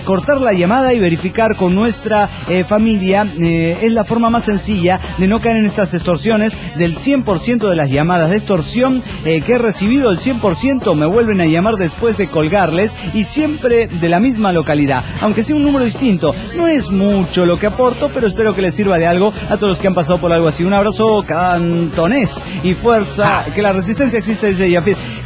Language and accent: Spanish; Guadalajara, Jalisco, Mexico; de Guadalajara, Jalisco, México.